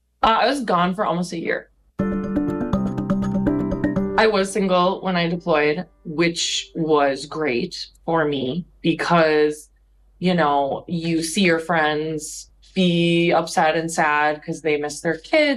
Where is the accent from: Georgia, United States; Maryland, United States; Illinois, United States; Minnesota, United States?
Minnesota, United States; So it's really nice when you're deployed because we're all from Minnesota and we're together.